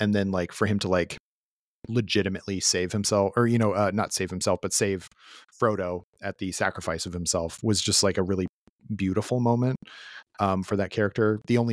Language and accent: English; Colorado, United States; I grew up in Colorado and there's a lot of opportunities to camp in the mountains and whatnot.